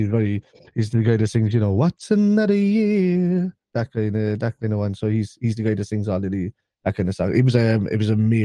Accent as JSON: {"language": "English", "country": "Ireland", "said": "We're not an Irish band or anything like that. We're Irish, but we're not an Irish playing music band."}